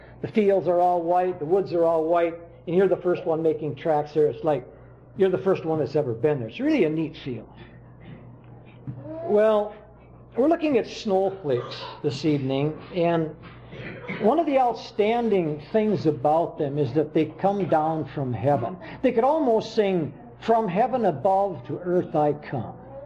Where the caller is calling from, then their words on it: Trempealeau, Wisconsin, United States; Trempealeau, Wisconsin.